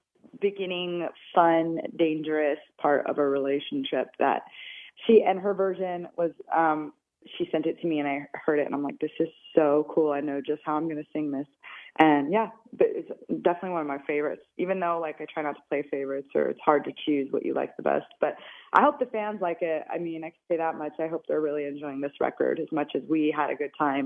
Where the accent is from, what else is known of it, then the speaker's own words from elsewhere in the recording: San Diego, California, United States; now in Los Angeles, United States; I lived in LA for over a decade now. And I grew up in San Diego